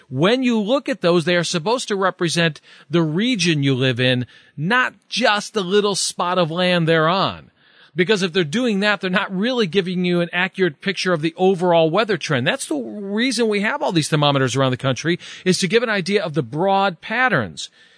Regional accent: Chicago, Illinois, United States; I know I grew up with in the Chicago area, you know, and the official reporting station started at Midway Airport, moved to O'Hare Airport

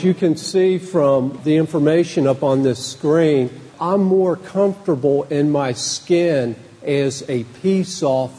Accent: Cincinnati, Ohio, United States; As mentioned, I was raised in Western Hamilton County, Price Hill, Fairmount, west side of town, graduated from Western Hills.

